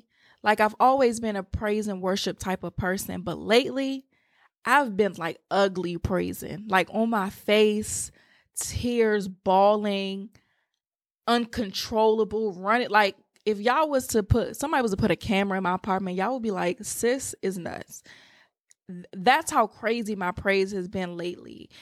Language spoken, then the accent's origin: English; Washington, District of Columbia, United States; I'm from the Washington, D.C. area.